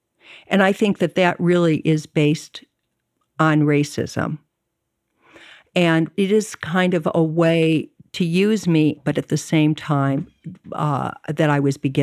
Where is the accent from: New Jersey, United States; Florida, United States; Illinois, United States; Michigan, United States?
Illinois, United States; Chicago; also born or lived in Evanston; I went to school in San Francisco. I grew up in Chicago and in Evanston.